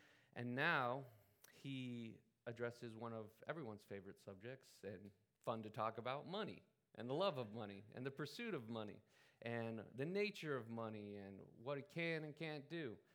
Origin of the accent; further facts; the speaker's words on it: California, United States; And I grew up in California in the 90s. I was in middle school around that time.